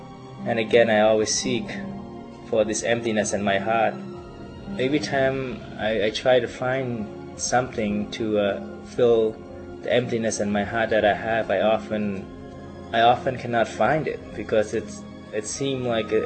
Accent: Cambodia; As a young boy growing up in Cambodia, and I often feel very lonely and feel very sorrowful for my people.

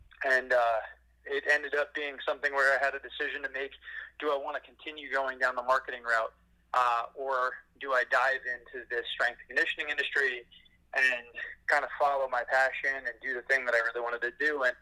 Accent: Long Island, New York, United States; Yeah, so I was born on Long Island. Haven't gotten very far still on Long Island, but it's definitely a different world than a lot of other places.

